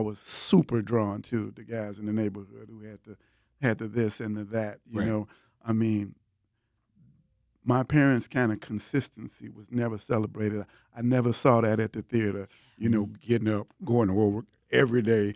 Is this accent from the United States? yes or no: yes; Chicago, Illinois, United States; now in Milwaukee, United States; And I remember a time when I was up here in Milwaukee, I'm originally from Chicago, that I went back home